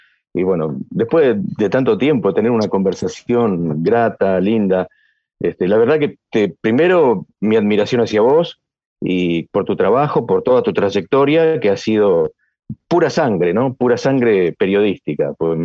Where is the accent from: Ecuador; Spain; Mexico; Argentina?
Argentina; Patagonia; zonas de la Patagonia, que yo conozco muy bien porque soy patagónico